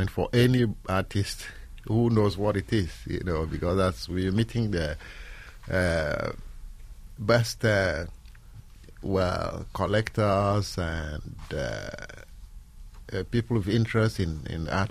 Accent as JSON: {"language": "English", "country": "Ghana", "tie": "born or raised there", "second_language": "English", "said": "a majority of people in my hometown did weave at the time I was growing up, but I wasn't actually replicating Kente cloth, which is an iconic fabric, in Ghana."}